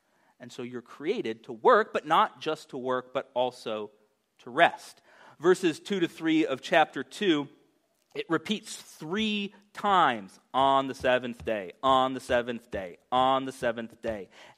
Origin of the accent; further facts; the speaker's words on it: United States; What it kind of showed me, though, is that is my default as an American.